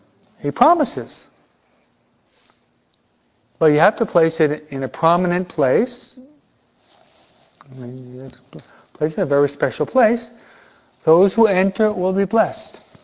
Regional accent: United States; I am an American, and most of you are American citizens too

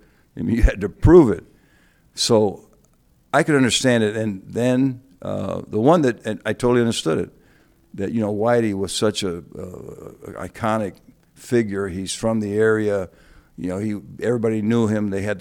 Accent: Tampa, Florida, United States; I was born and raised in Tampa, Florida.

